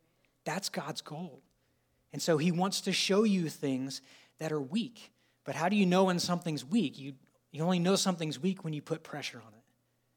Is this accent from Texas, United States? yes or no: yes; Texas, United States; When I was in college, so I grew up in Texas. I'm sorry. I grew up in Texas